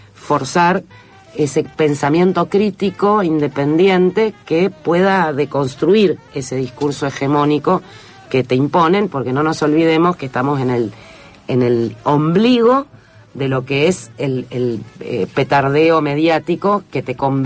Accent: Buenos Aires, Argentina; Yo soy bonaerense y con familia santafesina. No me llevo demasiado bien con la Ciudad de Buenos Aires.

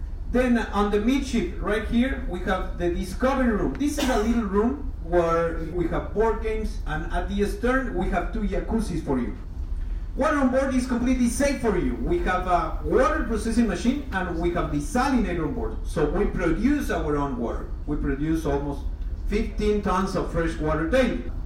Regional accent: Quito, Pichincha, Ecuador; I'm originally from Quito.

